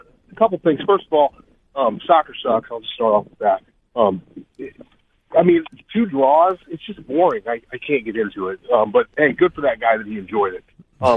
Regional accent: Midwest, United States; No, I'm from here. I grew up in the Midwest, man, and they tried to force-feed us the Cowboys.

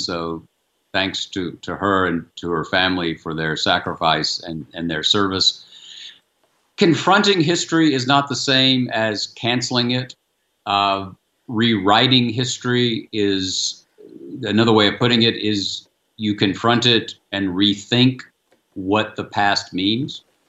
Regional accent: the South, United States; And again, I'm a Southerner.

